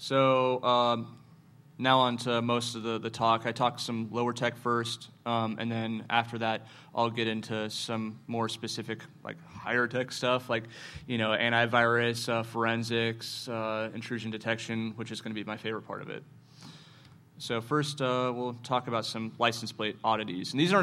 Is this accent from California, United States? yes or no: no; Arizona, United States; We're from Arizona, and I would like to get out, but that's where we're from.